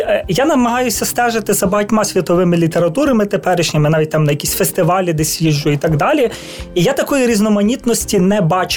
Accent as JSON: {"language": "Ukrainian", "region": "Ivano-Frankivsk Oblast", "country": "Ukraine", "tie": "born there", "said": "Я народився в Косівському районі"}